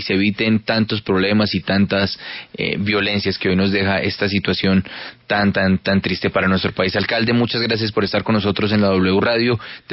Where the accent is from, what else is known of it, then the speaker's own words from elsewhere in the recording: Colombia; realmente nos entristecen a nosotros como colombianos